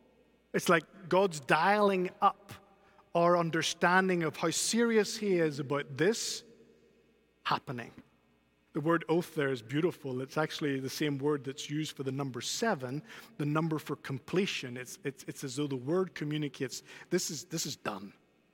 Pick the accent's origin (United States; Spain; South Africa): Spain; I don't know if you knew that. We grew up together in Spain.